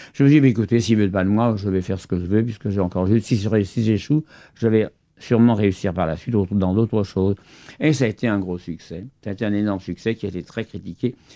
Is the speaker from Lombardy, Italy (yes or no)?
no; Venice, Veneto, Italy; Je suis vénitien, je suis italien, vous le savez.